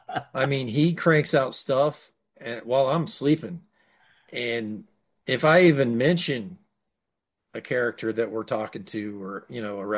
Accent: Marietta, United States; It's Marietta Monster Mash in my hometown.

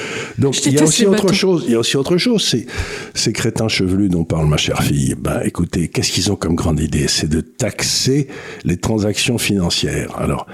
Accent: France; quand j'étais jeune en France

